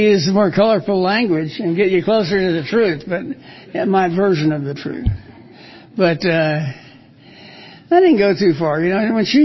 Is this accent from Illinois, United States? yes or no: no; Dallas, Texas, United States; born there; I was born in Dallas, Texas, St. Paul's Hospital.